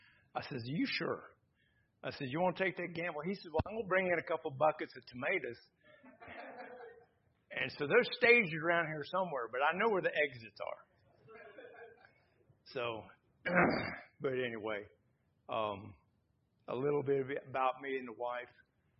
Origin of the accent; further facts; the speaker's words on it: Texas, United States; also born or lived in Maryland; we lived in Maryland for almost 50 years. I grew up in Texas.